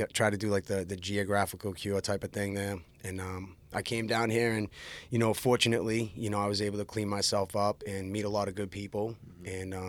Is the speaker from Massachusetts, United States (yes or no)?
yes; Billerica, Massachusetts, United States; I'm from Massachusetts. I'm like about 25, 30 minutes outside of the city of Boston. Town called Billerica.